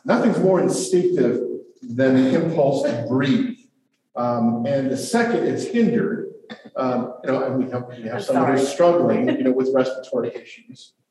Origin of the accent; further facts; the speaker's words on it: East Coast, United States; I grew up on the East Coast, and I loved body surfing.